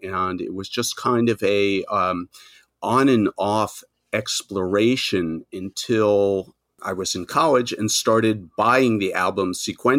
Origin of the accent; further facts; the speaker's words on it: New York, United States; born there; also born or lived in Manhattan; I was born outside of New York in Nassau County, the first ring of suburbs. But I've been living in Manhattan for 40 plus years now.